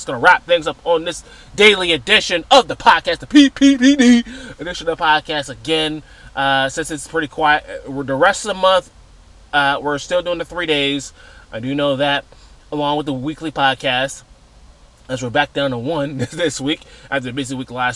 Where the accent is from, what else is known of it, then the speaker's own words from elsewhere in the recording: the South, United States; I'm coming from the South, where Florida State was always the last game on the schedule.